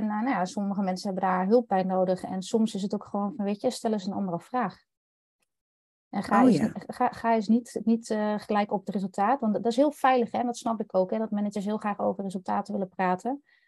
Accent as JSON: {"language": "Dutch", "region": "Overijssel", "country": "Netherlands", "said": "Nou ja, ik kom uit Twente, dat hoor je misschien ook wel."}